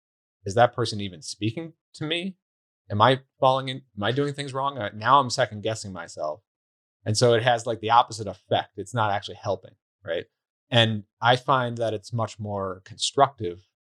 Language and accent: English; New York, United States; I mean, I'm from New York originally.